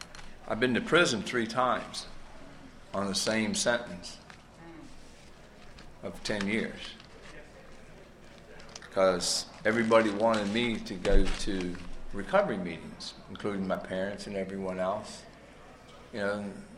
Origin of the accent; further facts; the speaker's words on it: Roanoke, Virginia, United States; Come from the Roanoke, Virginia area originally. It's my hometown. I'm one of them moonshine boys that make it up there in the mountains.